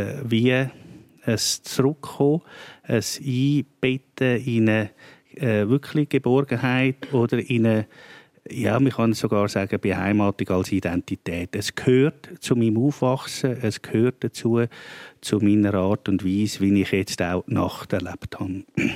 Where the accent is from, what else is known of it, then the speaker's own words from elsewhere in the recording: Zurich, Switzerland; Ich bin in der Enge aufgewachsen, hier in Zürich.